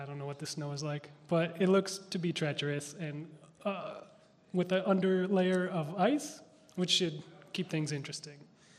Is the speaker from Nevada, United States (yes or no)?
no; Minnesota, United States; I'm from Minnesota, and we have like 35 different kinds of snow.